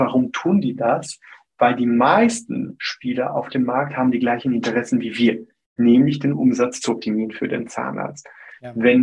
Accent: Switzerland; also born or lived in Brazil; ich bin zwar gebürtiger Brasilianer, aber in der Schweiz aufgewachsen. Also ich bin Schweiz-Brasilianer

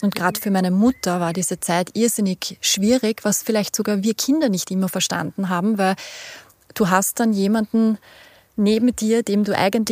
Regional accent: Austria; Wir sind ja doch als Österreicher sehr patriotisch. Wir haben sehr viele Traditionen, wir haben sehr viele Bräuche.

